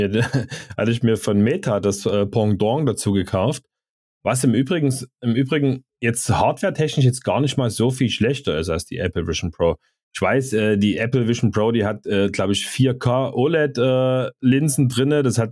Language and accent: German; Saxony, Germany; born there; als gebürtiger Sachse